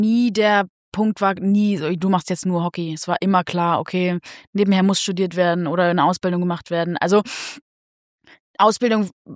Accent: Berlin, Germany; Ich bin Berlinerin, bin in Zehlendorf geboren, aufgewachsen, bei den Wespen groß geworden.

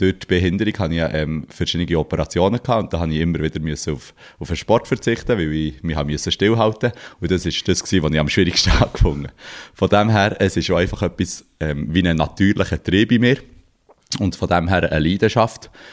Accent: Bern, Switzerland; Ich bin als ganz einfacher Bauernsohn aufgewachsen im Emmental.

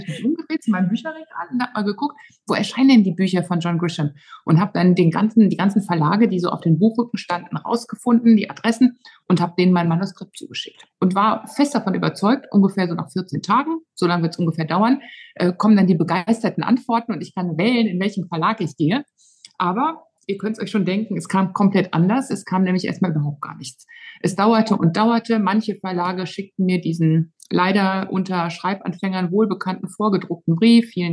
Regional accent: Hesse, Germany; in meine Heimat in den Taunus

